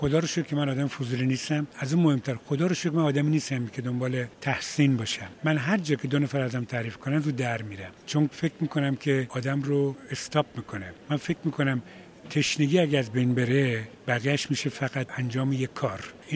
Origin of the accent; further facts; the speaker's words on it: Abadan, Khuzestan, Iran; یادتون باشه که من در آبادان بزرگ شدم، من با کشتی بزرگ شدم، با طیاره بزرگ شدم، با قطار بزرگ شدم، با جاده بزرگ شدم، با تراک بزرگ شدم